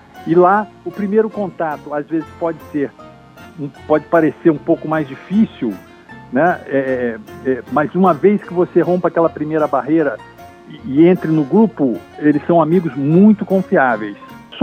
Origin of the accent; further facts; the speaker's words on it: Rio de Janeiro, Brazil; Eu quando cheguei a primeira vez, eu sou carioca, né? Então, eu queria dar aquele estilo carioca.